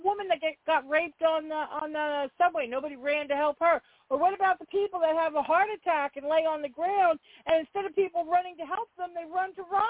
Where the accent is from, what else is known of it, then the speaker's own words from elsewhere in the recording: New York, United States; And I grew up on Long Island. I mean, you know, and New York City. I mean, we used to go to New York City all the time.